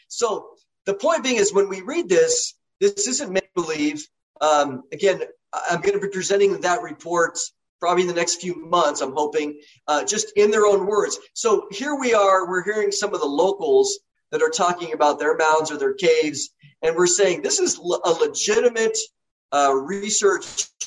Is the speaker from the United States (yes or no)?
yes; Oregon, United States; but, you know, I'm from Oregon. Oregon became a state in 1859.